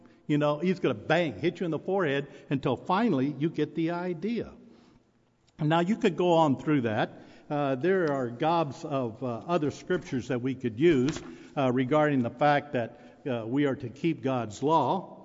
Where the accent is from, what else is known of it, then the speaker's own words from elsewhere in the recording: Arkansas, United States; I'm from Arkansas, so I can say this.